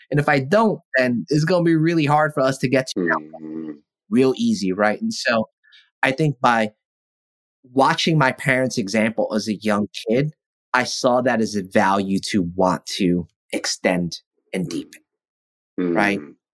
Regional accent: United States; born there; which I don't have an accent like from back home because I was born in America.

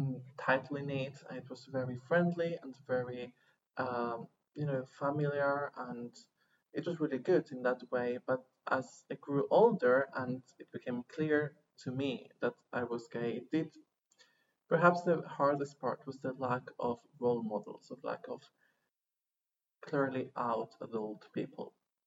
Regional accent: northern Spain, Spain; Well, I was raised in Spain, in a very rural region of northern Spain.

